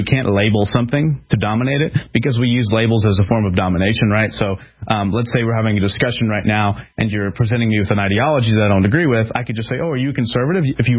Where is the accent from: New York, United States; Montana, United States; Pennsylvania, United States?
Pennsylvania, United States; Philadelphia; I'm from Philadelphia, okay? I'm from a city where guns are the boogeyman.